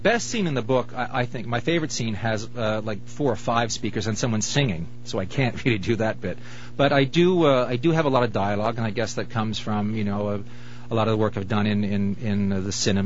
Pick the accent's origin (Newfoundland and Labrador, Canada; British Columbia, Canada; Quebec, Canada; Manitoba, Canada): Newfoundland and Labrador, Canada; St. John's; No, I grew up in the East End.